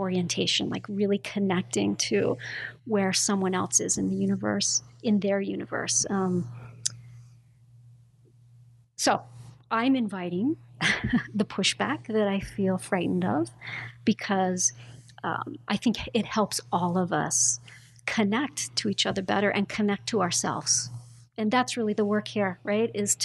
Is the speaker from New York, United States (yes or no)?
no; Montana, United States; And I grew up in Montana, rural Montana. I didn't even hear the word gay until I was in college.